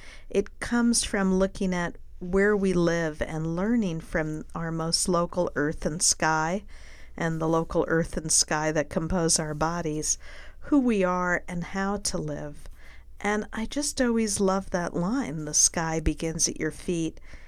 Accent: New Jersey, United States; growing up in New Jersey, where, although I lived in a housing development, I took long walks on my own

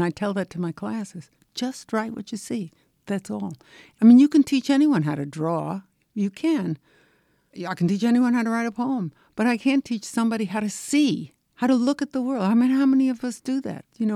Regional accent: New York, United States; But I'm from New York City, which is why I sound so funny.

